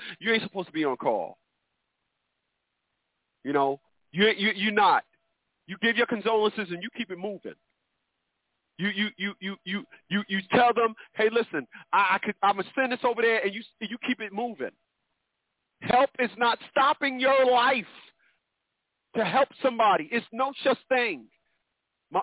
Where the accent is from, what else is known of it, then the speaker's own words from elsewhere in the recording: Newark, New Jersey, United States; I'm from Newark, New Jersey.